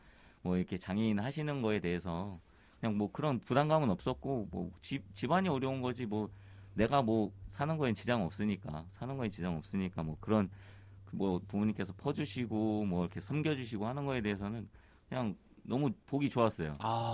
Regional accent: Daejeon, South Korea; also born or lived in Daegu; 대구에서 태어났다가 대전에서 한 5살까지는 살았던 걸로 기억을 해요. 대전에서 이제 그때도 대전 여기 뭐 태평동에서 살았다가 또 다른 데서 살았다가 한 이사를 대전에서만 또 한 3번?

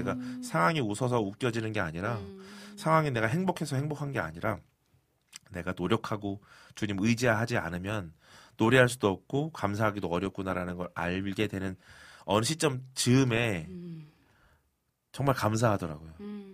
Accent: Daejeon, South Korea; now in Seoul, South Korea; 그래서 가난한 마음으로 대전에서 이제 서울로 무작정 상경해서 길거리에서 노방전도 하고

